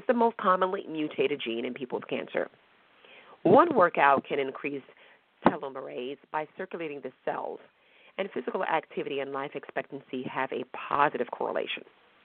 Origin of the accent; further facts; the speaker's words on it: Northeast, United States; at least not where I'm from. I'm from the Northeast.